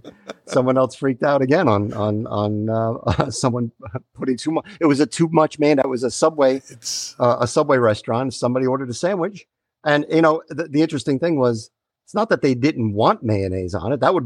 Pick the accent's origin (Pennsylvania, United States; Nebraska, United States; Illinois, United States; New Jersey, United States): New Jersey, United States; also born or lived in New York; I was born in New York and raised in New Jersey, yeah.